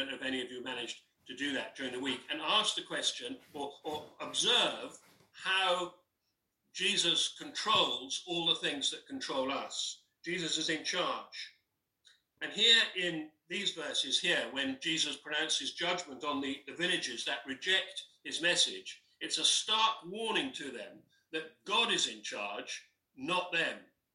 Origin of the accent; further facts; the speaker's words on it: United Kingdom; You see, we tend to think as British people, I think, that we can sort things out.